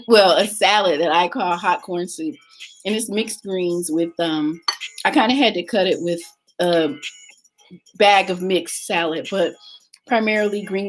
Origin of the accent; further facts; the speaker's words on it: California, United States; I grew up in California. From California. Great place to grow up. Yeah, lots of melting, lots of different cultures.